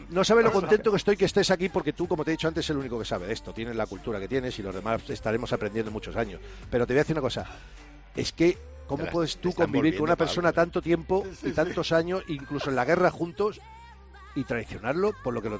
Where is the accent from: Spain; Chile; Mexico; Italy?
Spain; Yo, como español